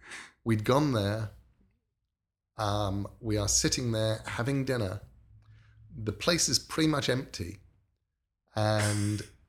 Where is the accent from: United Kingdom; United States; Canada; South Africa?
United Kingdom; England; Michael and I, because we're English